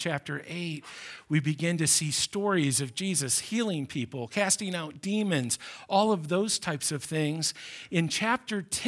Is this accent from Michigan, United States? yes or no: yes; Lansing, Michigan, United States; I grew up in Lansing.